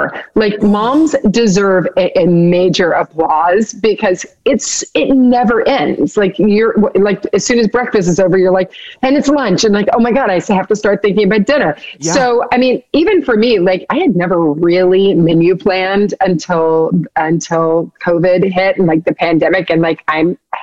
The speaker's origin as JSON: {"language": "English", "region": "Kentucky", "country": "United States", "said": "I'm from Kentucky, and my grandparents were very into picking their own food and growing their own food."}